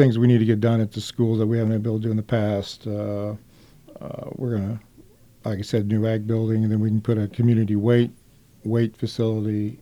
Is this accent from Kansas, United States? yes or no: yes; Kansas, United States; I grew up in Western Kansas, went to K-State to get my undergraduate degree